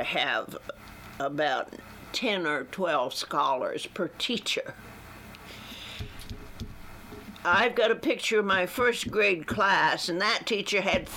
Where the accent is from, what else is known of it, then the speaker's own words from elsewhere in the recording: Randolph, Vermont, United States; I am a Vermonter. I grew up in a relatively small town. I was born in Randolph, which is in Orange County, and it's on the other side of the divide.